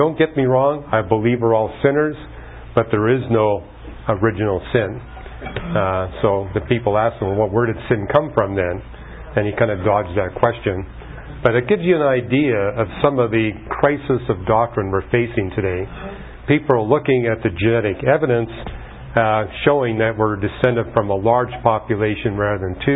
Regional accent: Vancouver, British Columbia, Canada; also born or lived in Toronto; where I grew up in Vancouver was less than 1% Christian. And likewise, where I went to university in Toronto, less than 1% Christian.

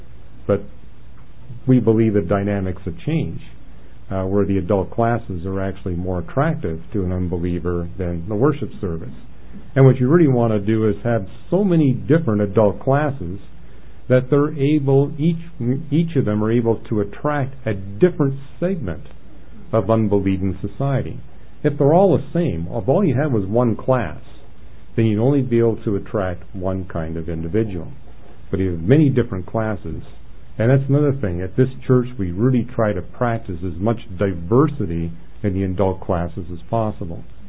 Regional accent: Canada; You know, I came from Canada, and Canada also, like the United States, has a huge influx of immigrants.

